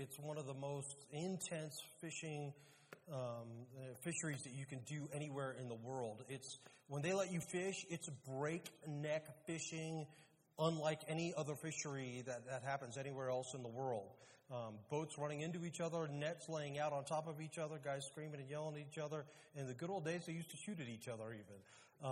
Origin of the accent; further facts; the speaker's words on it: Monterey, California, United States; I grew up in Monterey, and I spent a bunch of years working there in a church.